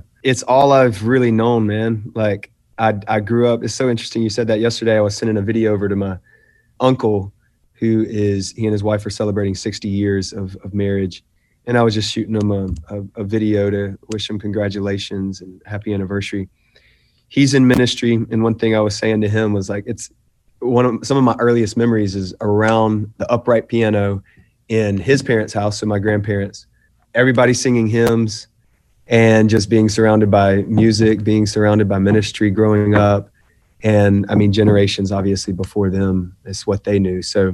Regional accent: Beaufort, South Carolina, United States; now in Charlotte, United States; It's home. We've been here 13 years. I'm more or less a Carolina boy, though. I grew up near Beaufort, South Carolina, Charleston, South Carolina area. Yeah, I'm Carolina.

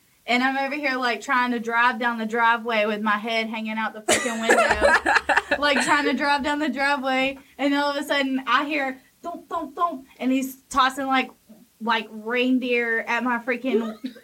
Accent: Hawkinsville, Georgia, United States; I am from Hawkinsville, Georgia.

